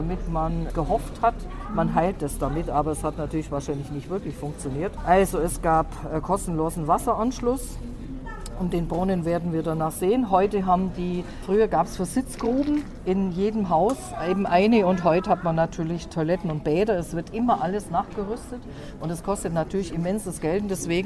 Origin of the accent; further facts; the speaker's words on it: Augsburg, Bavaria, Germany; Also ich bin hier in Augsburg geboren, 1944, und bin hier groß geworden, bis ich 20 Jahre war. Und dann bin ich eben heiratsbedingt weggezogen und bin erst 2007 wieder zurückgekommen.